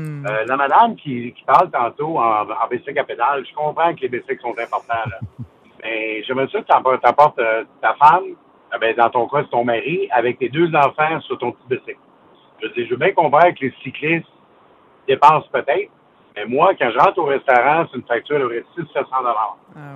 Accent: Anjou, Quebec, Canada; Moi, je suis de Anjou.

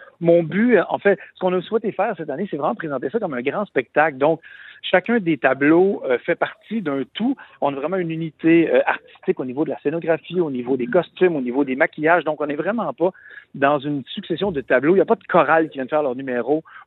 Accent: Quebec, Canada; on a plutôt questionné notre rapport en tant que Québécois à ces éléments-là.

